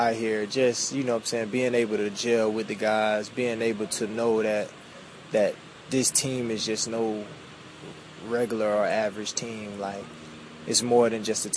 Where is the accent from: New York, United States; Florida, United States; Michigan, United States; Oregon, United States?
Florida, United States; West Palm Beach; I'm a kid from West Palm Beach, Florida, raised in Belgrade, grew up in a tough environment, you know, lost my dad at 15.